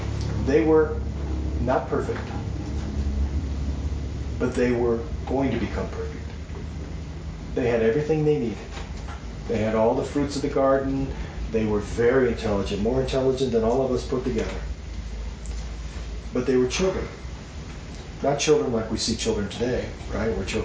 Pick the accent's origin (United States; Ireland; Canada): Ireland; Well, I'm Irish.